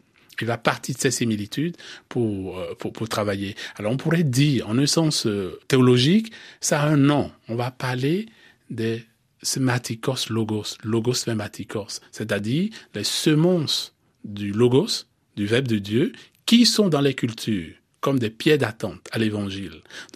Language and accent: French; Benin; Bon, je suis du Bénin, comme on l'entend.